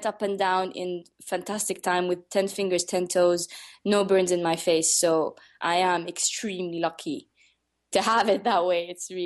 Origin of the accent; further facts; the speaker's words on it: Saudi Arabia; growing up in Saudi Arabia, being very sporty and outdoorsy, it was very hard to find a role model that fits my spirit and my personality.